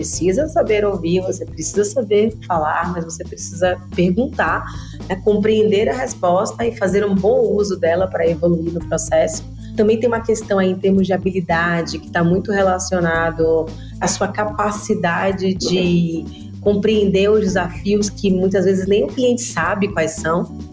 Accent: Bahia, Brazil; Eu também sou baiana, e vocês vão perceber ao longo desse episódio o meu sotaque.

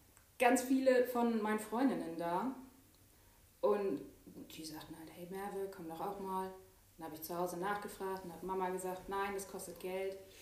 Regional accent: Sterup, Schleswig-Holstein, Germany; ich bin 22, ich komme hier aus Sterup und ich bin seit 2007 bei den Pfadfindern.

